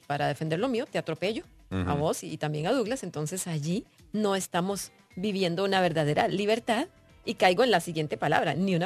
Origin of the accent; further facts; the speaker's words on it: Costa Rica; Como ticos debemos vernos como hermanos. Pertenecemos a una misma patria.